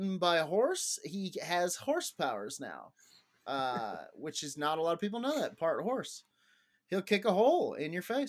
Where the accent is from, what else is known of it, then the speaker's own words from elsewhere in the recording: Denver, Colorado, United States; I have an OG hometown. I claim Denver.